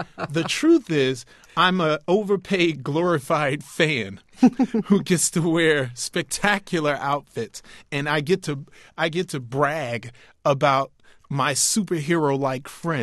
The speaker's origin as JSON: {"language": "English", "town": "New York City", "region": "New York", "country": "United States", "tie": "born or raised there", "said": "You know, one of the wonderful things about growing up in New York City is you gain a whole lot of great common sense."}